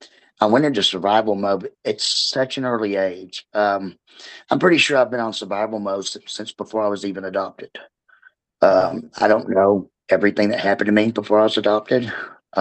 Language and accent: English; Mesquite, Texas, United States; I was closeted throughout high school because I grew up in Mesquite, Texas, in the 80s.